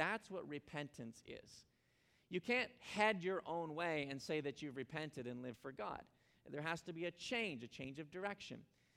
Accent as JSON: {"language": "English", "region": "Ontario", "country": "Canada", "tie": "born or raised there", "moved": "yes", "lives_now": "United States", "said": "Now, when I grew up in Ontario, Canada, so I had 9 years of French."}